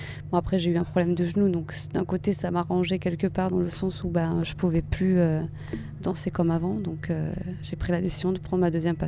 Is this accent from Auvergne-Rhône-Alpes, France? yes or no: no; Avignon, Provence-Alpes-Côte d'Azur, France; Alors je viens d'Avignon.